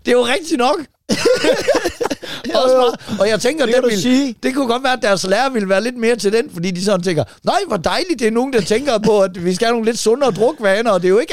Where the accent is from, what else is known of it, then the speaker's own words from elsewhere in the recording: Jutland, Denmark; Fordi at jeg er jo kommet fra Jylland af.